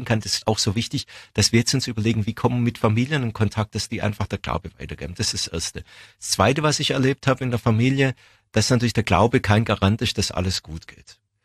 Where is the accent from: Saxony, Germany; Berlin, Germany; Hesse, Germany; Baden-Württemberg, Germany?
Baden-Württemberg, Germany; Stuttgart; born there; Ich bin in Stuttgart geboren.